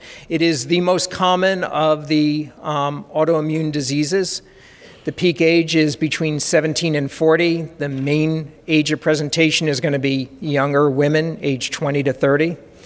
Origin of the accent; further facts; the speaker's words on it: Kentucky, United States; I come from Eastern Kentucky. We don't have a very diverse population.